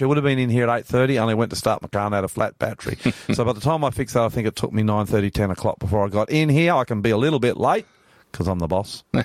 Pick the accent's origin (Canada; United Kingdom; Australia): Australia; I'm the Aussie pastor. Welcome to the program today. Coming to you live from our studios in northwest Sydney, Richmond to be exact